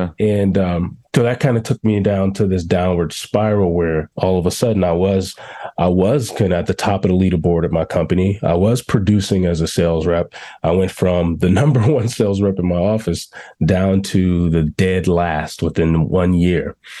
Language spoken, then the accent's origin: English; Chicago, Illinois, United States; So the real world for me was, I grew up in Chicago